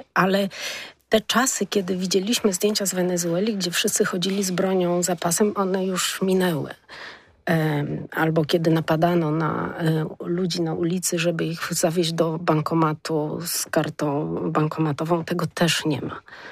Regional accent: Poznań, Greater Poland Voivodeship, Poland; Jako poznanianka myślę, że to byłam bardzo roztropna.

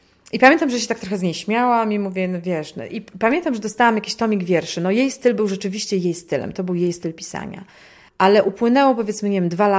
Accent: Poznań, Greater Poland Voivodeship, Poland; Tutaj się wychowałam na Sołaczu, w moim rodzinnym domu i przyjeżdżam regularnie w odwiedziny, ale to jest mój drugi dom.

